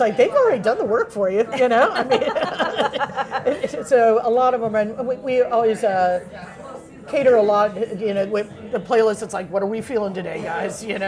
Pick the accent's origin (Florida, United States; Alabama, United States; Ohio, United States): Florida, United States; Yeah, I'm from Florida, but you keep it over there.